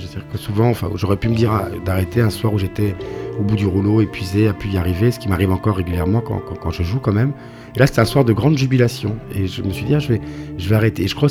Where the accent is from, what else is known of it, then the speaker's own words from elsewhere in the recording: Le Mans, Pays de la Loire, France; Moi, je viens du Mans, et au Mans, on compte tout en 24 heures.